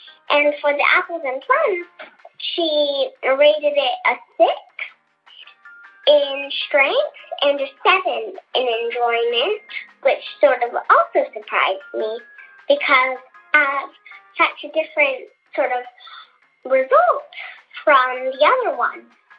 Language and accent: English; California, United States; from California